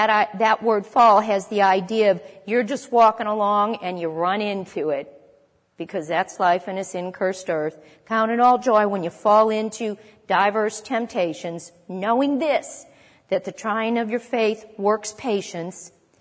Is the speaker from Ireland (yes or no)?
yes; Ireland; Yeah, I'm Irish, so.